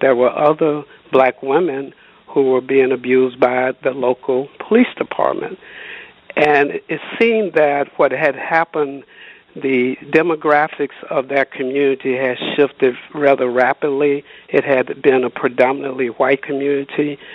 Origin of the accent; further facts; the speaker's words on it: Chicago, Illinois, United States; I came from the Chicago area, and my goal is to empower communities.